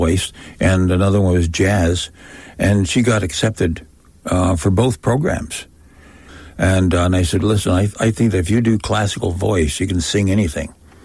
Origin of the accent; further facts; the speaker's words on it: Toronto, Ontario, Canada; moved away; my coming here so many years ago, I was a little bit suspect by many people. Mm-hmm. Because where? I was from Toronto.